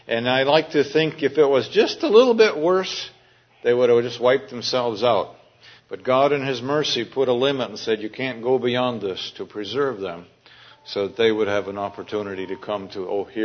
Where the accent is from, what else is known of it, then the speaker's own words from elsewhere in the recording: United States; Now, when I grew up here in the United States, we learned in school that Indians had medicine men